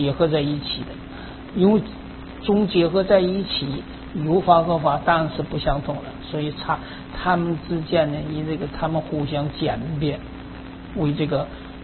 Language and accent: Chinese; China; 这是我们中国人比较融合融通的一种这个说法